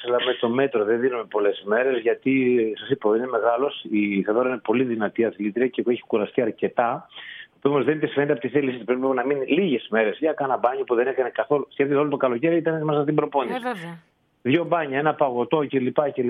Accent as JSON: {"language": "Greek", "town": "Agrinio", "region": "Western Greece", "country": "Greece", "tie": "born or raised there", "said": "τη μητέρα πατρίδα μου, το Αγρίνο των Λακαρανίας, που είναι η πατρίδα μου μεγάλη. Από εκεί ξεκινήσα."}